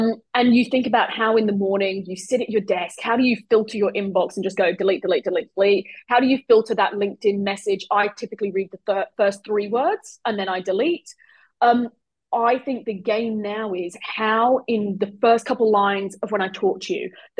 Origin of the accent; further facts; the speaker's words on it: United Kingdom; And I'm not proud of that as a Brit.